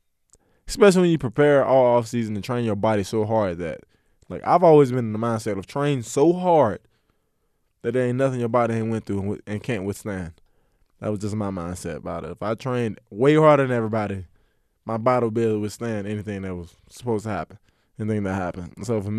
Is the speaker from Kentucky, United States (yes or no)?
no; Earl, Arkansas, United States; I'm not a logo chaser. I'm from Earl, Arkansas. I'm not going to chase a logo or this big team.